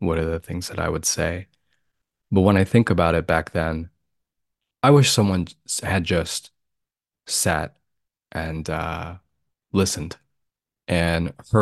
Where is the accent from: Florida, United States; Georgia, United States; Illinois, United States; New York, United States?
Florida, United States; I was born and raised in Florida and experienced a lot of racism and bullying.